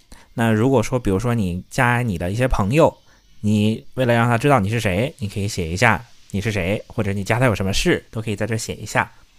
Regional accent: Heilongjiang, China; 那大家都知道我是黑龙江的

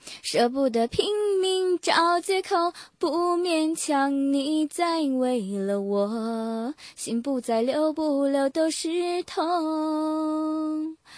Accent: Northeast China, China; 大家好，我来自这个东北的，

